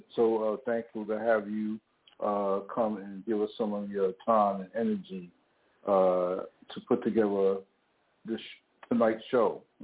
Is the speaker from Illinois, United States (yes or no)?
no; New York City, New York, United States; I was born in Brooklyn. I'm from New York. That's my hometown.